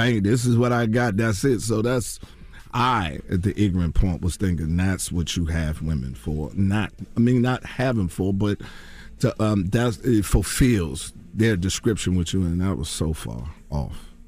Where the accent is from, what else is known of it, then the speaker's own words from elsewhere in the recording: Washington, District of Columbia, United States; My hometown, Washington, D.C.